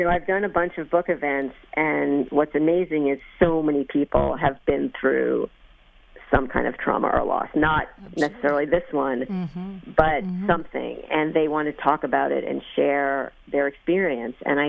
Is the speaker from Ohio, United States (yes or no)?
no; Brooklyn, New York, United States; we live in a beautiful home in Cambridge. We have a garden. You know, I grew up in Brooklyn. We had no garden.